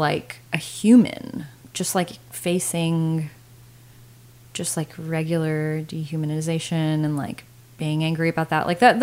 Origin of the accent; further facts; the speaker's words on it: Cypress, Texas, United States; Yeah, I grew up in Cypress.